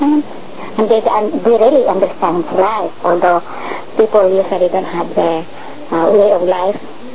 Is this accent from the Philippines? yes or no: yes; Laguna, Philippines; English is a second language; growing up in the Philippines is a wonderful one.